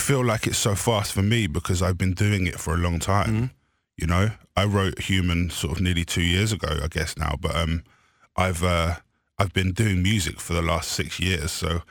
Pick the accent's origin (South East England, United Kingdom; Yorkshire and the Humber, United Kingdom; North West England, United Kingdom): South East England, United Kingdom; Brighton; I'm from Brighton in the UK.